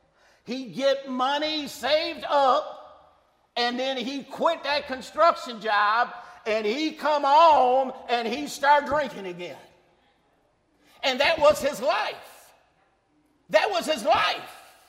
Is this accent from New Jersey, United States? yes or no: no; New York City, New York, United States; Where I grew up on Lower East Side, where the Lord stays, three houses from where I lived, there was a family.